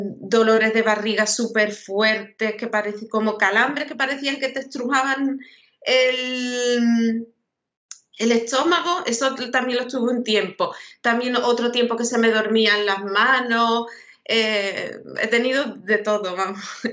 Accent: Rota, Andalusia, Spain; now in El Puerto de Santa María, Spain; Bueno, soy de Rota, pero vivo en el puerto de Santa María, en Cádiz.

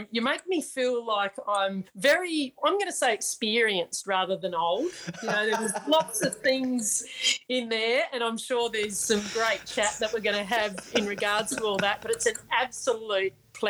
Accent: Adelaide, South Australia, Australia; I grew up in Adelaide

